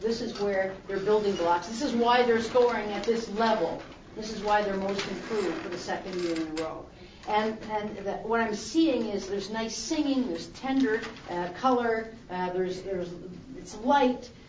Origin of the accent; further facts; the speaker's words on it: Harleysville, Pennsylvania, United States; I'm from Harleysville, Pennsylvania, right outside Philadelphia.